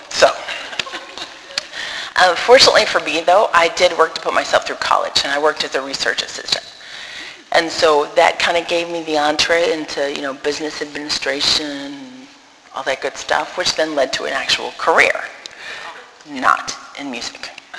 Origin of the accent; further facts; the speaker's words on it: Ann Arbor, Michigan, United States; We knew nothing about Michigan other than I grew up in Ann Arbor.